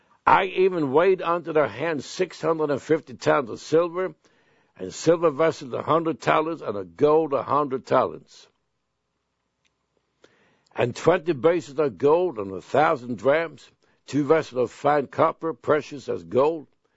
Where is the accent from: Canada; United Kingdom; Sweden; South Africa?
Sweden; now in United States; When I was growing up in Sweden, and all the way up to I was about left to come into the United States